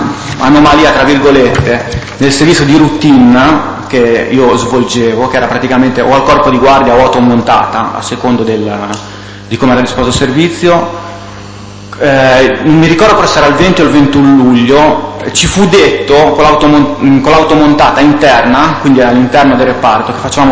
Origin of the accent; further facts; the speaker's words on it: La Spezia, Liguria, Italy; born there; sono un agente della Polizia di Stato, sono nato a La Spezia il 6 febbraio del 1981